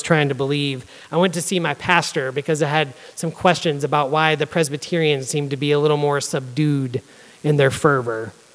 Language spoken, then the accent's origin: English; Georgia, United States; I grew up in Georgia in a town that competed for the title of Belt Buckle of the Bible Belt.